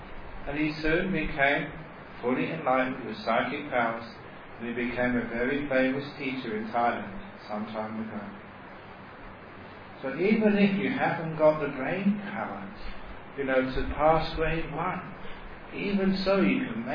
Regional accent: Australia; I can say that because I'm an Australian.

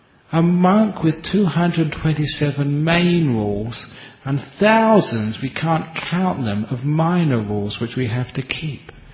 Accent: London, United Kingdom; Remember when I grew up in London, there was only two channels, BBC and ITV.

